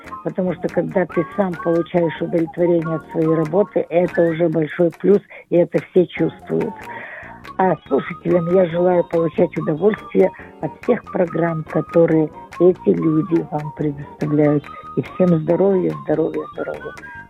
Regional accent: Shanghai, China; also born or lived in Harbin; и мы из Китая, из Шанхая, из Харбина.

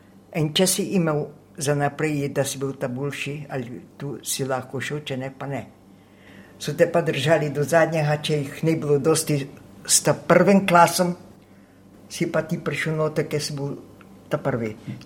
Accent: Stari trg ob Kolpi, White Carniola, Slovenia; Jaz sem iz Belokrajne, iz Čeple, Stari trg ob Kolpi. Samo greš čez Kolpo, pa si na hrvaško stran.

